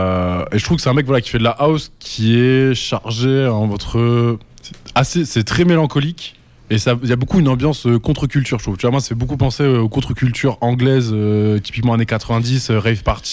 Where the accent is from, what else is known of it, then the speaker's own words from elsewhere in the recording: France; Moi, je suis français, en fait.